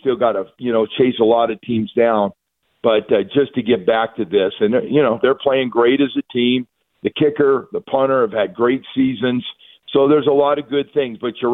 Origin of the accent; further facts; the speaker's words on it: California, United States; I grew up in California and played in the Pac-8 and then the Pac-10 and then, you know, got drafted by Miami.